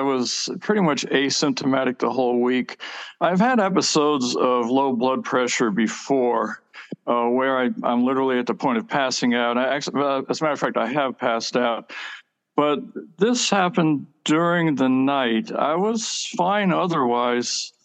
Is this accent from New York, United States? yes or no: yes; New York, United States; also born or lived in Germany; now in Washington, United States; I was born in Germany. I grew up in New York, and I moved down here to Washington to take on a job as a government cartographer.